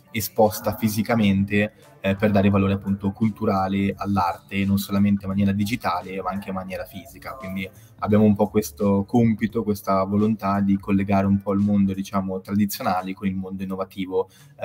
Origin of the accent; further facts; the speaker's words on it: Genoa, Liguria, Italy; born there; sono nato nel 97 a Genova